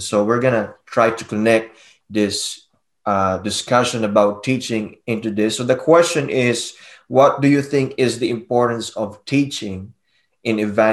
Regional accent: Philippines; Growing up in the Philippines

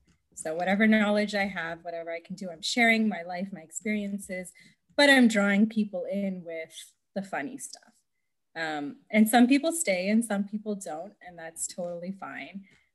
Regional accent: California, United States; born there; I was born in California.

